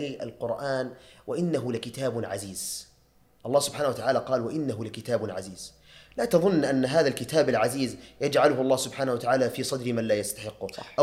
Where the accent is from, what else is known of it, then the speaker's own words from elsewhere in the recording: Riyadh, Riyadh Province, Saudi Arabia; نشأت في الرياض والاصل من مصر